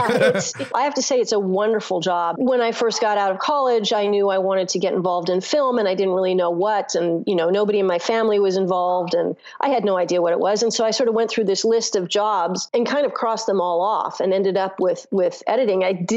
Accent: Los Angeles, California, United States; Well, I grew up in Los Angeles.

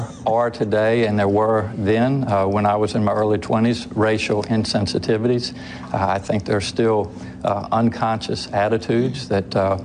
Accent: Eastern Shore, United States; I did. I grew up on the Eastern Shore

